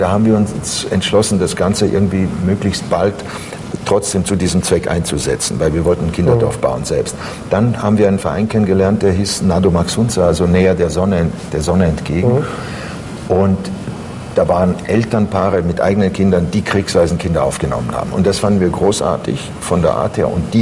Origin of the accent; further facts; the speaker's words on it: Croatia; now in Germany; So sehe ich das als Kroate.